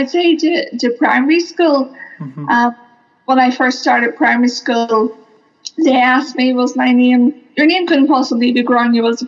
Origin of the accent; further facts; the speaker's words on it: Northern Ireland, United Kingdom; now in Dublin, Ireland; I am originally from County Antrim